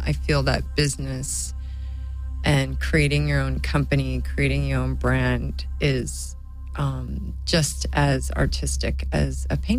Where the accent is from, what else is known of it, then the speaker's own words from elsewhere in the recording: Hawaii, United States; born there; My background, well, I was born in Hawaii, and my mother is very creative as well.